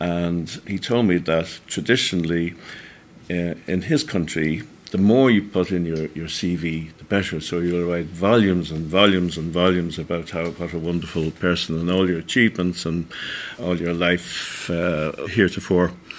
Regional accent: Dublin, Leinster, Ireland; I'm from Dublin.

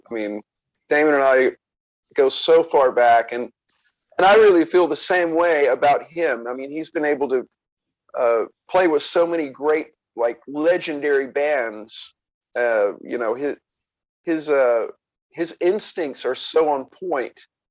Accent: Jasper, Alabama, United States; anywhere you go, Birmingham, Jasper, which is my hometown, all the way down to Mobile, you know.

